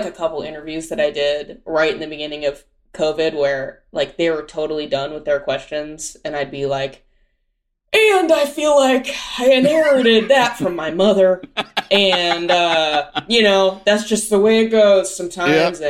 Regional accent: California, United States; born there; now in Pasadena, United States; And I told someone I was from Orange County that I was born there.

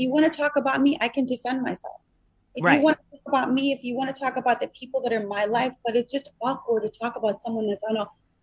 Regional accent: Chicago, Illinois, United States; I'm from Chicago. I'm good for it, but.

